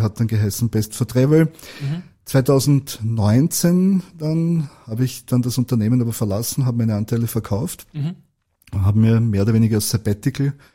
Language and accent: German; Austria; Weil Österreich natürlich meine Heimat ist und ich mich sehr dem Land verbunden fühle